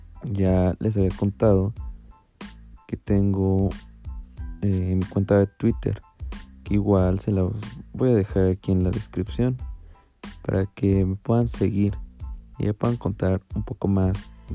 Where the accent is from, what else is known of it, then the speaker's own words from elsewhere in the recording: Mexico City, Mexico; yo soy de aquí de la Ciudad de México.